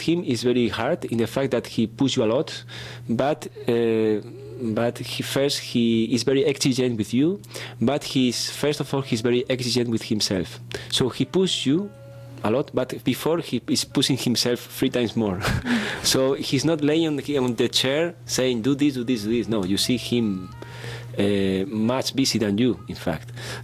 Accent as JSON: {"language": "English", "country": "Spain", "lives_now": "Brussels, Belgium", "said": "No, I am, I'm from Spain, but I live in Brussels, in Belgium. So I'm based there."}